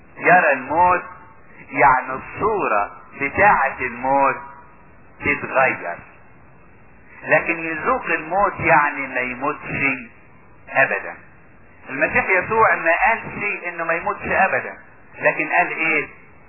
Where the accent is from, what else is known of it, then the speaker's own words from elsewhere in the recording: Upper Egypt, Egypt; زمان احنا عندنا في الصعيد كان بيجي الفيضان، لما كان بيجي الفيضان كانت العقارب تطلع من وسط الغيطان، تبقى الشوارع عندنا مليانه عقارب. كنا احنا صغيرين